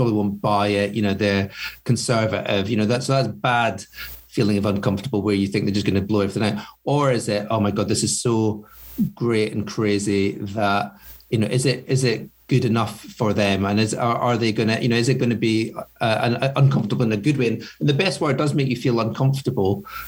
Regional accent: Scotland, United Kingdom; because I'm Scottish and I like a drink

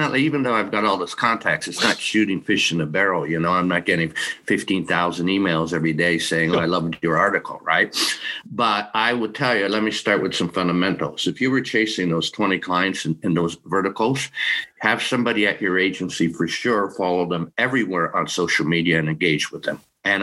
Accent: Canada; I remember growing up in Canada, I remember polio

